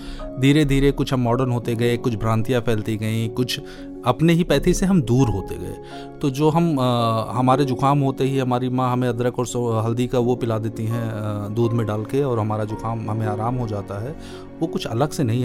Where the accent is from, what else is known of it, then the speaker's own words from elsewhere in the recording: Gonda, Uttar Pradesh, India; मैं यहीं गोंडा का रहने वाला हूँ। गोंडा के पास ही एक छोटा सा विलेज है चांदपुर, वहीं का रहने वाला हूँ। मेरी शिक्षा दीक्षा भी गोंडा में ही हुई है।